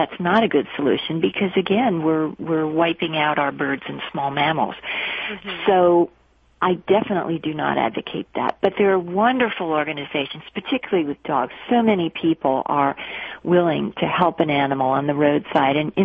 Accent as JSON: {"language": "English", "region": "New Jersey", "country": "United States", "tie": "born or raised there", "said": "There was an orchard and a woods in my backyard where I grew up in New Jersey, and the animals and I bonded"}